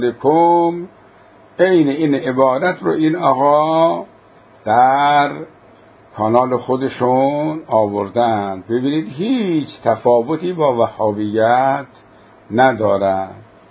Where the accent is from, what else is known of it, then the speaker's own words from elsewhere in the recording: Qazvin, Iran; born there; جد ما آمده اونجا برای تبلیغ در قزوین، اونجا ازدواج کرده، حالا اراده الهی هم تعلق گرفته که ما در قزوین به دنیا آمده باشیم.